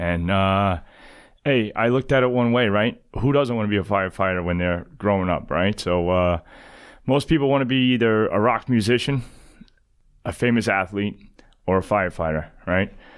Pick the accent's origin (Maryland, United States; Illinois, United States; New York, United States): New York, United States; College Point; Growing up in College Point, Flushing area, we played a lot of sports. And College Point was a huge blue-collar neighborhood.